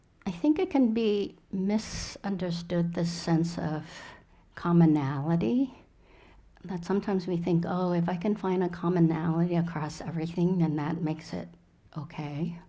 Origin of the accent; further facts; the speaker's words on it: Vietnam; I'm from Vietnam, I remember the Tet Offensive, I'm old enough